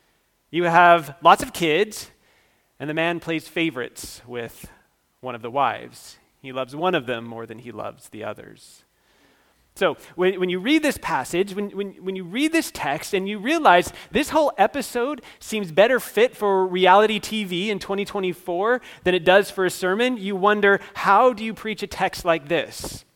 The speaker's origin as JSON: {"language": "English", "region": "Utah", "country": "United States", "tie": "born or raised there", "said": "The show followed a polygamist family from Utah, my home state"}